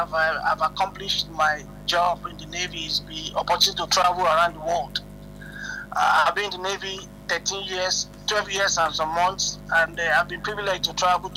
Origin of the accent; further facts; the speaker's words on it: Nigeria; born there; I was born in Nigeria.